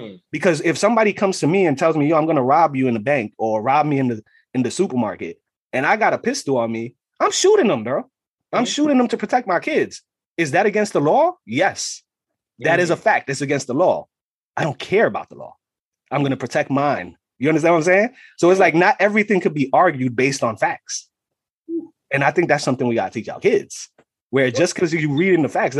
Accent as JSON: {"language": "English", "town": "Bronx", "region": "New York", "country": "United States", "tie": "born or raised there", "said": "I'm Puerto Rican from the South Bronx, grew up in poverty."}